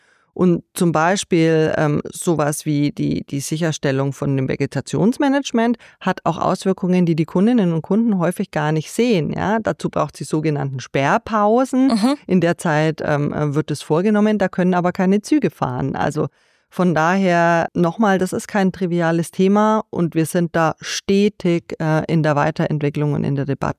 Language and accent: German; Nuremberg, Bavaria, Germany; In Nürnberg, das ist ja meine Heimatstadt